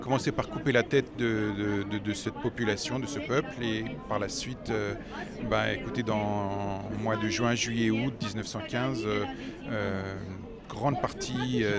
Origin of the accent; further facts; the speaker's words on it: France; je suis de France, je suis français d'origine arménienne